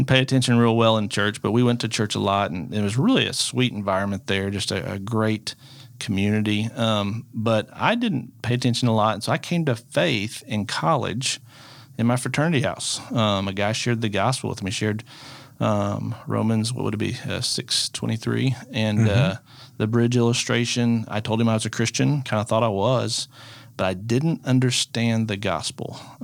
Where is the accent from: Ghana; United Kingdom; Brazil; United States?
United States; Rogers, Arkansas; also born or lived in Fayetteville; But anyway, I was born at Washington Regional in Fayetteville, but lived my whole life in Rogers, yes.